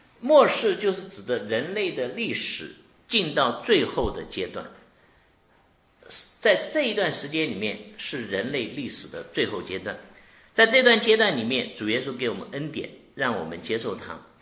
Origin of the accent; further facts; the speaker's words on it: China; 你看我们天天吃，我们中国人吃米吃饭，你会厌吗？